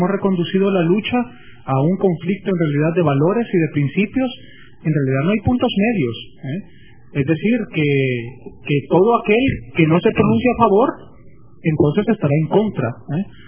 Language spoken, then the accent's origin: Spanish; Honduras; estamos seguros que somos más los hondureños que deseamos una mejor Honduras